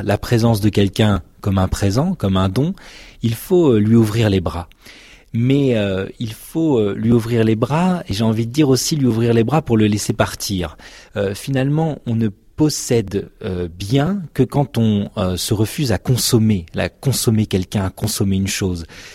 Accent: Grand Est, France; Je suis Lorrain, donc je viens de l'autre bout.

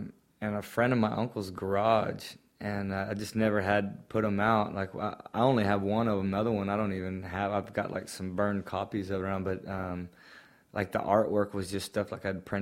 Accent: Hobbs, New Mexico, United States; born there; I was born in Hobbs, New Mexico, a little town in southeastern New Mexico, and moved around a lot growing up. My family was a ranching family out there

